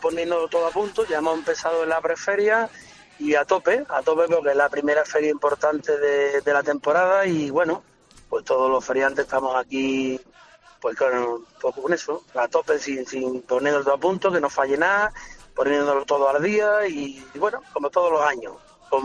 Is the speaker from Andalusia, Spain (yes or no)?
yes; Seville, Andalusia, Spain; Hombre, siendo sevillano, pues tú sabes, siempre es un plus importante